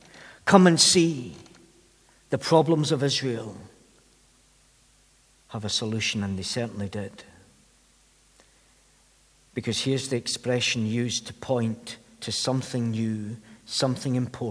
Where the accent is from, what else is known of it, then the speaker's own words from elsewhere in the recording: Glenrothes, Scotland, United Kingdom; Or because I'm from Glenrothes, it's like somebody coming from Kirkcaldy.